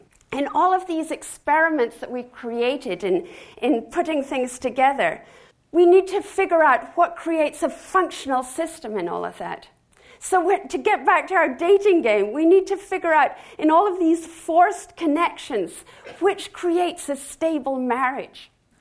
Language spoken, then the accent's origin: English; Scotland, United Kingdom; I grew up with gorse in Scotland. The moorlands of Scotland, it looked beautiful